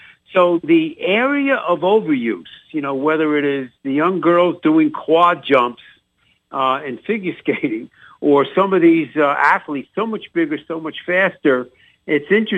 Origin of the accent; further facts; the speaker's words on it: Bronx, New York, United States; You know, I grew up in the Bronx, and it was Willie Mays.